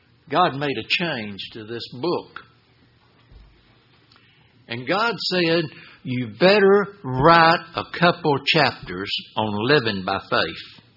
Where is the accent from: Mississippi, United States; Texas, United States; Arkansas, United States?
Texas, United States; Midland; I was raised in Midland, Texas.